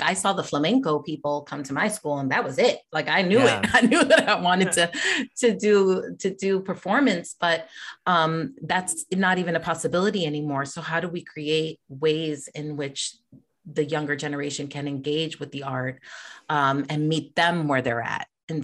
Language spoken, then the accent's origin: English; Bronx, New York, United States; Like, I grew up in the Bronx, and like the amount of times I went to Broadway, I can count on one hand, you know.